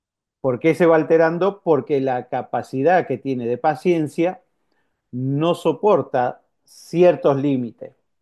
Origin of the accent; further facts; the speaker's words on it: Argentina; en mi país, en Argentina, donde hay 220